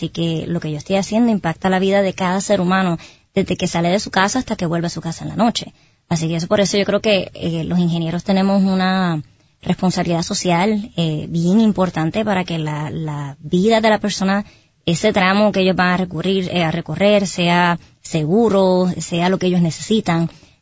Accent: Sabana Grande, Puerto Rico; en mi casa, una familia humilde, soy de Sabana Grande, siempre digo que soy petatera

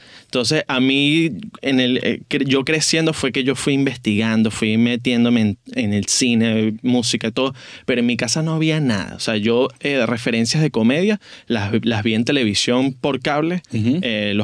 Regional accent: Valencia, Carabobo, Venezuela; Mi niñez sucede en Valencia con una familia árabe.

